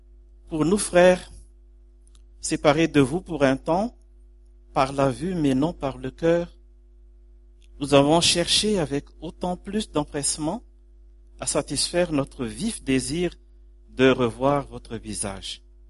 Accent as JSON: {"language": "French", "country": "Madagascar", "said": "Mais chez nous, en Madagascar, c'est terrible."}